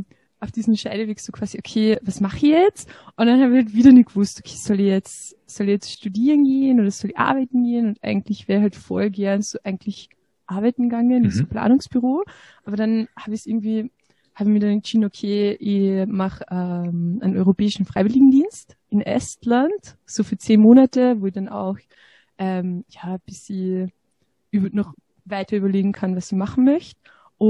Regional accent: Carinthia, Austria; Ja, also ich bin aufgewachsen in Busanitz. Das kennt wahrscheinlich niemand. Das ist ein 800-Seelendorf in Kärnten.

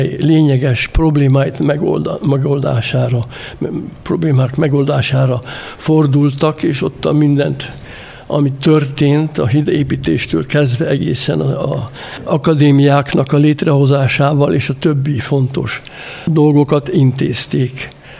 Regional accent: Alcsút, Fejér, Hungary; Mi a háború kihatásait aránylag nem éreztük itten, otthon, Magyarországon, legalábbis Alcsuton kint. Békés és szép életünk volt a városban.

